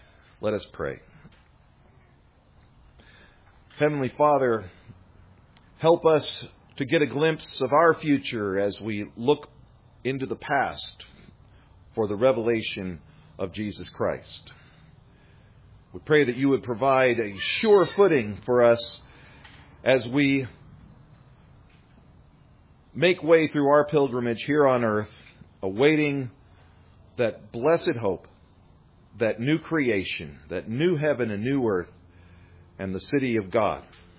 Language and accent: English; Colorado, United States; because I grew up in Colorado and I've been driving back and forth between Los Angeles and Colorado for a long time.